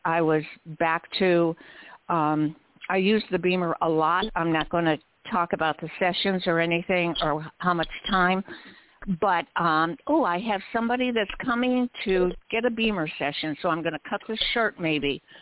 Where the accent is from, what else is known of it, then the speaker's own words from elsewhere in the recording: Paso Robles, California, United States; I'm from Central Coast, beautiful Central Coast, California, Paso Robles.